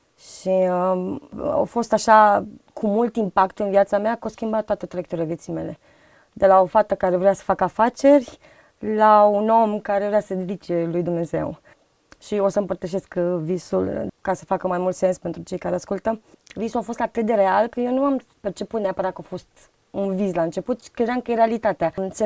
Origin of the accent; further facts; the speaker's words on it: Constanța, Constanța County, Romania; În Constanța. Eu sunt din Constanța și a început acum 13 ani.